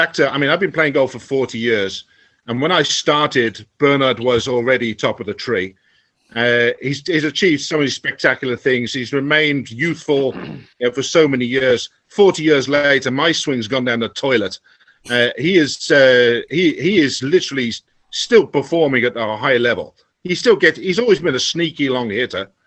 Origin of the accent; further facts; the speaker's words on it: West Midlands, United Kingdom; I lost my accent. I actually grew up 5 minutes from the Belfry.